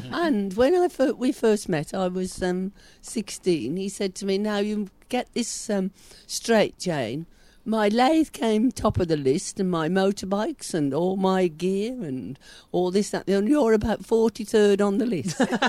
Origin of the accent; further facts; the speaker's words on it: Yorkshire and the Humber, United Kingdom; Well, that's what being a Yorkshireman is.